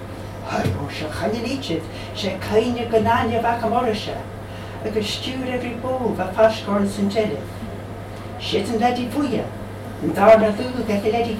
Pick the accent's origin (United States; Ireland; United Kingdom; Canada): United Kingdom; Edinburgh, Scotland; now in Skye, United Kingdom; I'm from Edinburgh originally, and I stay in Skye now